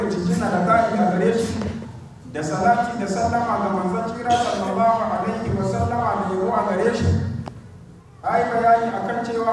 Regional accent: Niger; اللهم احفظ بلادنا النيجر واجعله آمنا مطمئنا

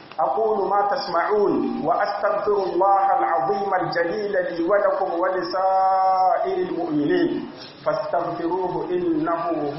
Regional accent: Niger; اللهم احفظ بلادنا النيجر، واجعله آمنا مطمئنا سخاء رخاء وسائر بلاد المسلمين.

